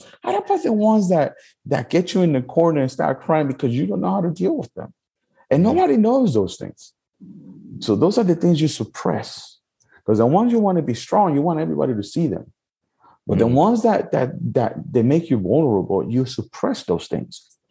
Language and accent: English; Puerto Rico; born there; I was born in Puerto Rico.